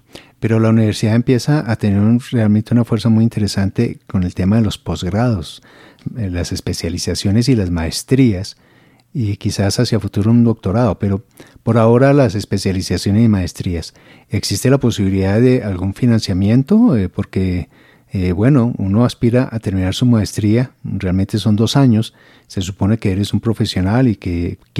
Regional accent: Colombia; Como buenos colombianos, nosotros siempre pedimos descuentos.

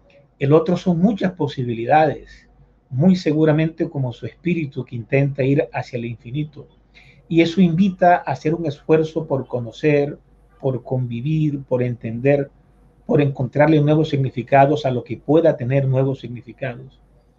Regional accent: San Juan del Cesar, La Guajira, Colombia; En el año 74, en mi pueblo San Juan del Cesar, hubo una sonada

